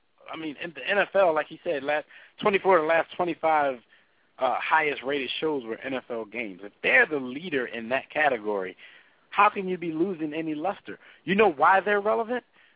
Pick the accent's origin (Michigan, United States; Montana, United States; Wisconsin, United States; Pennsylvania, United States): Pennsylvania, United States; Philadelphia; now in Washington, D.C., United States; born and raised in Philadelphia, lived in D.C. for the past 15 to 18 years